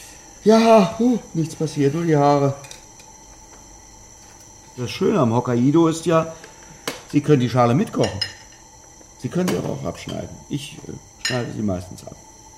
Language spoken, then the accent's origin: German; North Rhine-Westphalia, Germany; Ja, mein Vater war Frontenmaler in einer Möbelbude in Ostwestfalen. Ich komme aus der Welthauptstadt der Küchen.